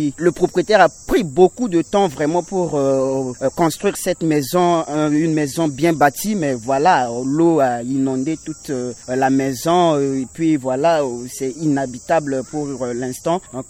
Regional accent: Central African Republic; En tant que centrafricain, en tant qu'humain

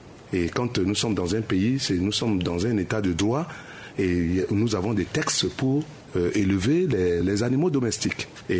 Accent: Bégoua, Ombella-M'Poko, Central African Republic; chez moi, à Bégoua, je ne connais pas service d'élevage.

